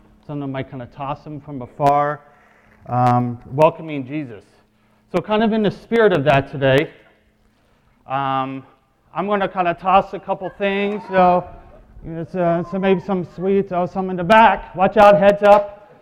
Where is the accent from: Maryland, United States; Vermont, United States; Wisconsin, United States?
Maryland, United States; I grew up just outside Washington, D.C. in Montgomery County, and there are a few Browns.